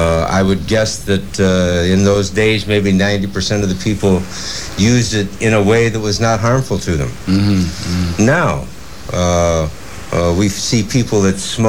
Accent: Nebraska, United States; I love people from Nebraska, my home state.

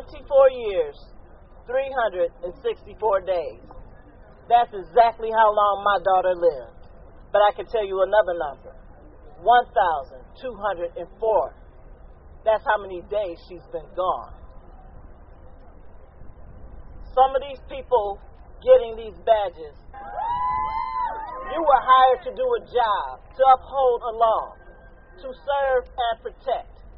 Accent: Detroit, Michigan, United States; I'm here from Detroit, and my prosecutor is Kim Worthless.

